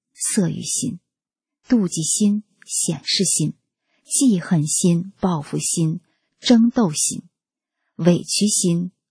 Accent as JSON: {"language": "Chinese", "country": "China", "moved": "as an adult", "lives_now": "Melbourne, Australia", "said": "2017年1月底，我从中国来到了墨尔本"}